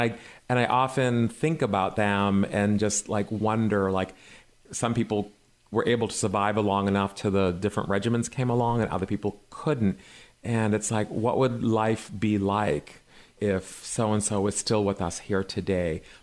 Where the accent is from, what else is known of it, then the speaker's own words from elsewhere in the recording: Boston, Massachusetts, United States; Yeah, so I'm from Boston, and so during sort of the beginning initial, quote, AIDS crisis, before it actually even had a name, I was like 16, 17 years old